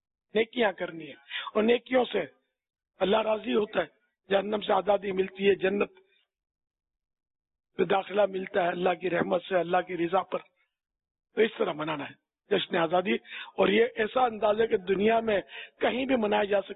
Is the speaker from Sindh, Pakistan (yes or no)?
yes; Karachi, Sindh, Pakistan; born there; تو 50 کی پیدائش ہے میری. تو یہ پاکستان میں کراچی میں, پاکستان کے دل کراچی, واقع دل ہے یہ, مدینے سے بھی قریب ہے یہ, تو اس میں میری پیدائش ہے. تو یوں میں تو اصلاً نسلاً پاکستانی ہوا